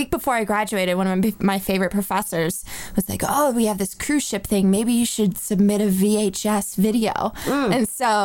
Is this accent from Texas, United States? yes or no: no; Detroit, Michigan, United States; I am from Detroit, Michigan, and I grew up being a competition dancer.